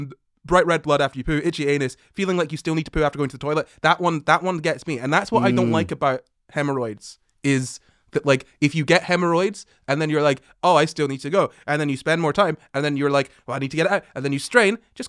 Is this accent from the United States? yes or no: no; Scotland, United Kingdom; I'm not British. I'm Scottish.